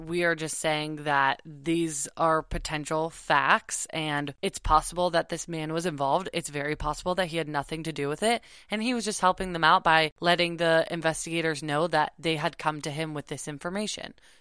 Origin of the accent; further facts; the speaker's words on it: Malibu, California, United States; I grew up in Malibu, and basically there's this ranch